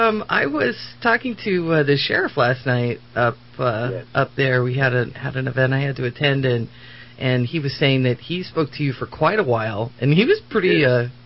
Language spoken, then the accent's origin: English; Connecticut, United States; I had a friend growing up in Connecticut